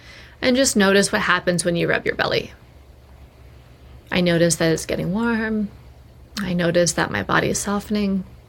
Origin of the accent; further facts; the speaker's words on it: United States; being in Australia as an American and never having been there before